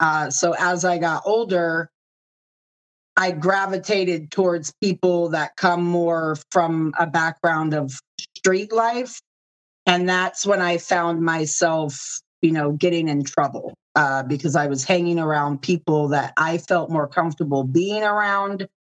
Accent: Las Vegas, Nevada, United States; And growing up in Vegas, that's known as Sin City, it's like one or the other.

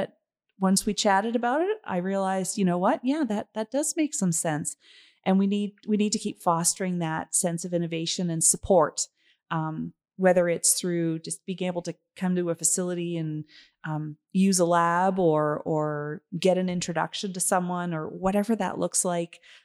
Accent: East Coast, Canada; also born or lived in Ontario; now in Alberta, Canada; So I moved here about 13 years ago, and I'm from the East Coast. And then I did some schooling in Ontario and lived in Toronto. And then we moved here.

